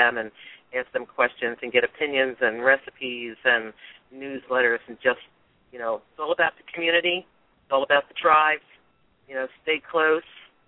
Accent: New Jersey, United States; New Jersey as, it's my home state. I was born and raised here, although I've lived in several other areas of the country.

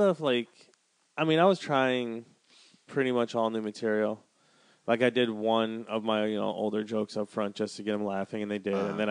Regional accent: Wisconsin, United States; I'm mixed, dude. I'm from Wisconsin, like that.

